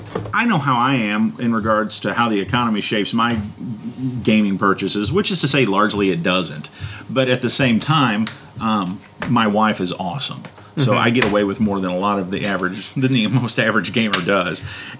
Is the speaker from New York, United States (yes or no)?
no; St. Charles, Missouri, United States; born there; Yeah, I was born in St. Charles.